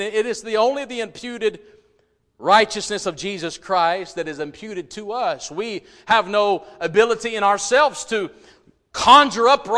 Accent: United States; I'm not flying any other flag but the American flag. You say, why? Because I am an American.

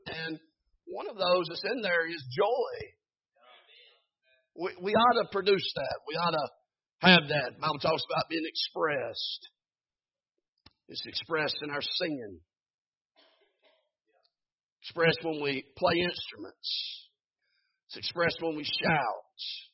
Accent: North Carolina, United States; I mean, we're from North Carolina, did a lot of deputation up north.

